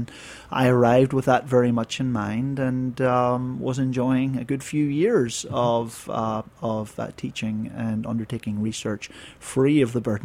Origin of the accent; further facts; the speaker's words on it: Northern Ireland, United Kingdom; moved away as an adult; now in Australia; I grew up in Northern Ireland. I was raised in Northern Ireland at 30 years of age. I got itchy foot syndrome. Found my way to Western Australia.